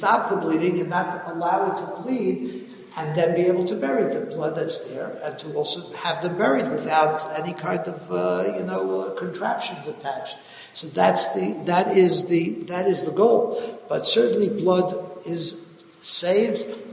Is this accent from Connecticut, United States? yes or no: no; New York, United States; I remember as a child growing up in Williamsburg